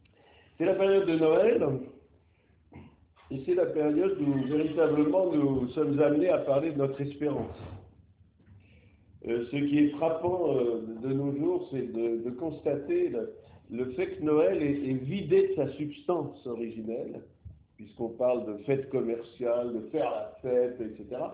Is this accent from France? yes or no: yes; France; born there; je suis d'origine grecque de par mon père, je suis né en France d'une mère française. Ça fait 47 ans que le Seigneur m'a sauvé dans sa grâce.